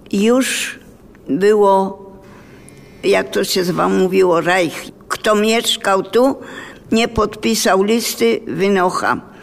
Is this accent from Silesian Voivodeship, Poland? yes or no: no; Tomaszów Mazowiecki, Łódź Voivodeship, Poland; bo pochodzę z Tomaszowa Mazowieckiego. Jestem fabryczna dziewczyna